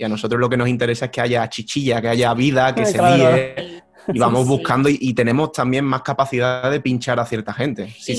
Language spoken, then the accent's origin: Spanish; Seville, Andalusia, Spain; Yo soy de Sevilla, que se me nota un poco en el acento.